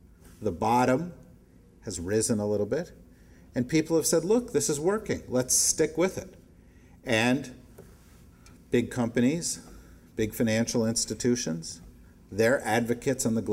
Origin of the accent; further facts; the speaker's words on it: New Jersey, United States; I was a Jewish boy growing up in New Jersey.